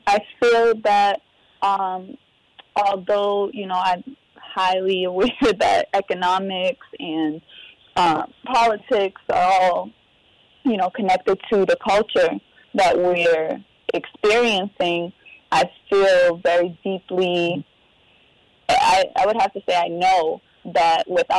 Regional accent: Boston, Massachusetts, United States; now in Brooklyn, United States; it's not just here in Brooklyn, it's not just where I grew up in Boston

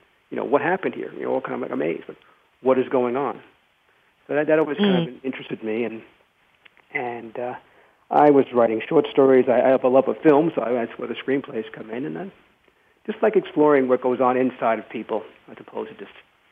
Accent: Brooklyn, New York, United States; born there; I was born in Brooklyn, and I became a reporter, working in weeklies, and I lived in Pennsylvania for 5 years as a police reporter

